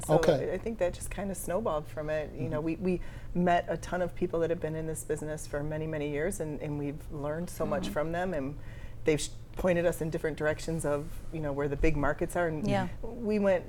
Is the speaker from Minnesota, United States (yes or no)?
no; Lincoln Park, Michigan, United States; I grew up in Lincoln Park.